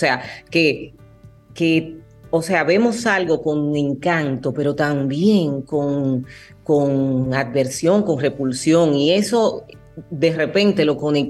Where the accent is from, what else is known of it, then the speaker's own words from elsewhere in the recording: Dominican Republic; también la imaginé llevada a las tablas aquí en mi país